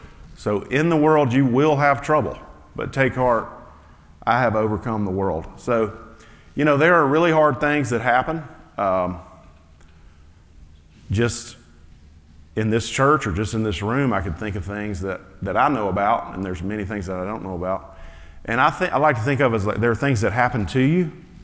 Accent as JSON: {"language": "English", "region": "the South", "country": "United States", "tie": "born or raised there", "said": "growing up in the South, I have never felt like the world hated me for being a Christian."}